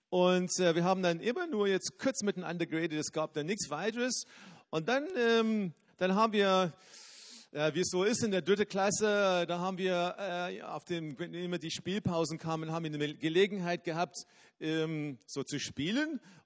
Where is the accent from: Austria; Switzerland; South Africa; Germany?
South Africa; Ich bin in Südafrika dann aufgewachsen, in eine Stadt und bin in eine Schule gegangen, die nicht so weit weg war von uns zu Hause.